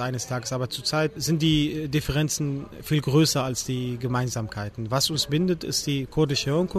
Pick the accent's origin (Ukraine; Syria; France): Syria; Wir sind Syrer